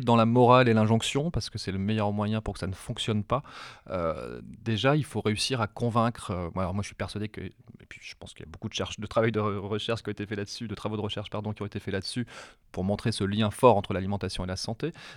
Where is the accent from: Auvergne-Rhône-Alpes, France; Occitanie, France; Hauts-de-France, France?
Hauts-de-France, France; Et moi, je viens de la campagne du Pas-de-Calais, je ne connaissais pas les banlieues.